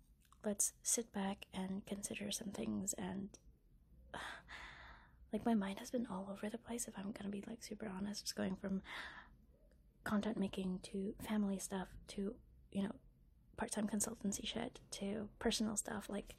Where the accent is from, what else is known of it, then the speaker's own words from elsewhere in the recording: Philippines; accent: Filipino; English is a second language; there's my Filipino accent showing.